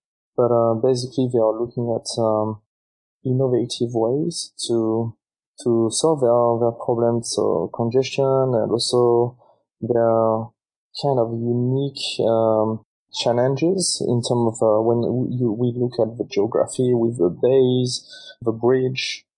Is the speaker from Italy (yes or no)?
no; France; now in Australia; So I'm actually from France, just in case it's not obvious.